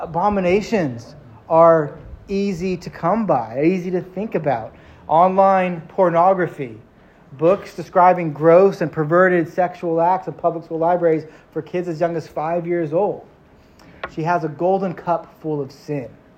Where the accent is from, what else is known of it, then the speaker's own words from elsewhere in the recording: California, United States; You know, we're from the Bay Area. We could say she ballin'.